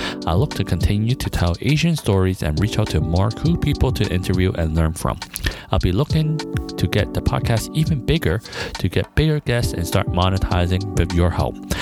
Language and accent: English; Canada; also born or lived in Hong Kong; I am Asian Canadian, meaning that I was born in Hong Kong and then immigrated to Canada with my family when I was around 4, turning 5. And I've been there since for most part of my life.